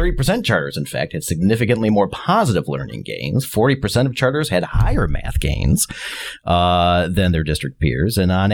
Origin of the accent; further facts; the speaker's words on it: Michigan, United States; now in Florida, United States; I grew up in Michigan.